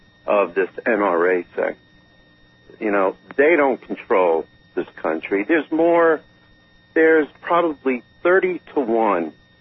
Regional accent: New York City, New York, United States; I had a number of brothers in my family growing up. Growing up in the New York City area.

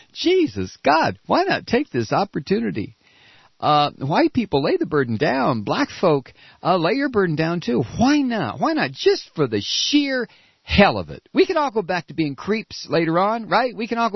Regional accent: United States; I'm an American of a certain age, white, male, bango.

